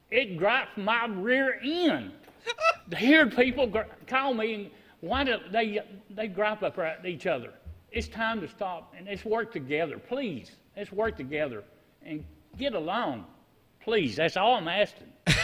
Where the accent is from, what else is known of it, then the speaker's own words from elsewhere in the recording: Chattanooga, Tennessee, United States; I come from Chattanooga, and that's all they done up there.